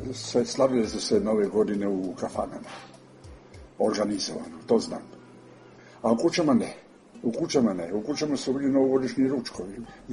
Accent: Kotor, Kotor Municipality, Montenegro; now in Belgrade, Serbia; Ja sam se sa 13. januarem susreo tek kad sam došao u Beograd. Kod nas u Boki dole u Kotoru

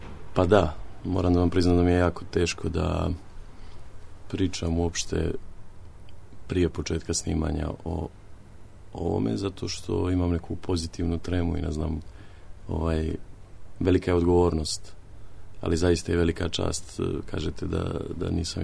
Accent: Trebinje, Republika Srpska, Bosnia & Herzegovina; ja dolazim iz Trebinja, gdje rođen sam 93. godine u toku rata

